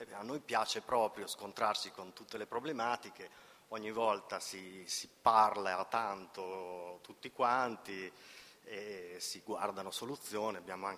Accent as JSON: {"language": "Italian", "town": "Modena", "region": "Emilia-Romagna", "country": "Italy", "accent": "Modenese dialect", "said": "Io sono modenese, tra l'altro, posso farvela in dialetto modenese se volete, ma non so se capite tutto, perciò vado avanti in italiano."}